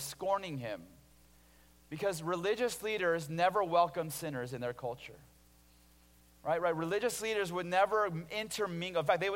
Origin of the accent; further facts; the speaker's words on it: California, United States; now in Naperville, United States; I grew up in California, but then I moved to a suburb of Chicago called Naperville.